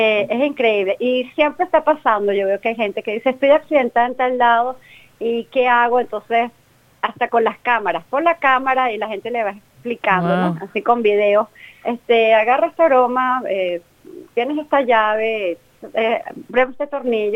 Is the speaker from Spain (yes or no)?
no; Venezuela; now in Australia; yo soy de Venezuela, mucho tiempo yendo por Estados Unidos, mi familia está allá